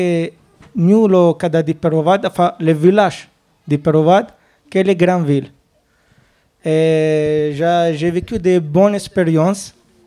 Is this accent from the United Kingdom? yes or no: no; Kosovo; French is a second language; also born or lived in Italy; now in France; je suis du Kosovo, mais je n'ai pas les papiers du Kosovo. Je suis vécu à l'Italie. Mais il n'y a pas les papiers italiens. Donc, je ne sais pas même moi que je suis.